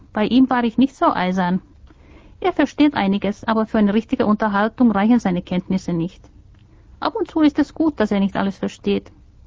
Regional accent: Finland; now in Berlin, Germany; Das muss man ja haben als Finne.

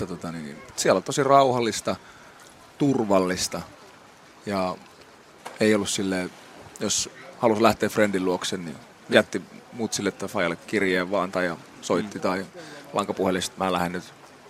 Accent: Elämäjärvi, Central Ostrobothnia, Finland; Pihti, Elämäjärven ala-aste. Mä oon Elämäjärven kotoisin.

